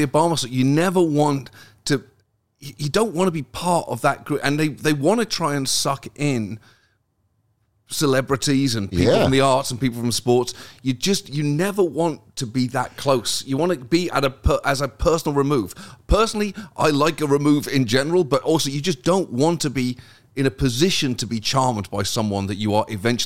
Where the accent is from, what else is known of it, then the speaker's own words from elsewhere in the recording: United Kingdom; And as a British person saying that taking ownership of a country historically has some red flags attached to it.